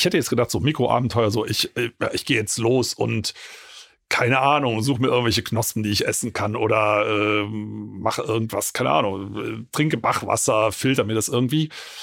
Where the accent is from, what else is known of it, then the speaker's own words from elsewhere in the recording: Rhineland-Palatinate, Germany; ich komme aus der Eifel, da gibt es kein Wasser, wo man drin versinken kann